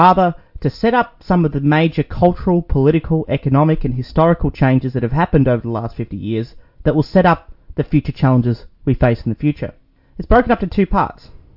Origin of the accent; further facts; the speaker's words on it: Victoria, Australia; As you may have noticed, I'm not American. I'm from Victoria in Australia, all the way down under.